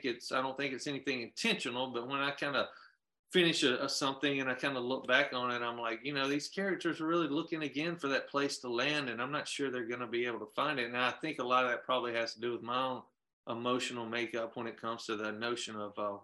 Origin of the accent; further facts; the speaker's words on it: Mississippi, United States; or where are you from? I just say Mississippi because it's hard for me to really like name a particular town or place